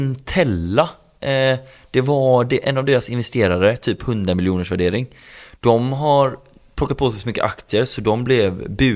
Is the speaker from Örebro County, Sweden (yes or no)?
no; Skåne, Sweden; Ja, Skåne då.